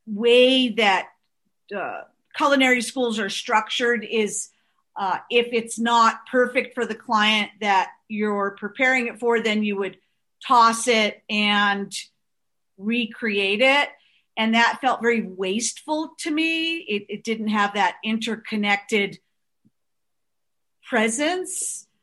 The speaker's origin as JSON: {"language": "English", "town": "Long Island", "region": "New York", "country": "United States", "tie": "born or raised there", "said": "we grew up on the North Shore of Long Island, and I always felt somewhat out of place"}